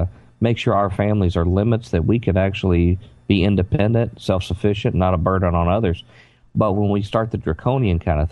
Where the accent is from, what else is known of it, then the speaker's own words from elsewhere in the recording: United States; born there; I have a divine right because I was born in America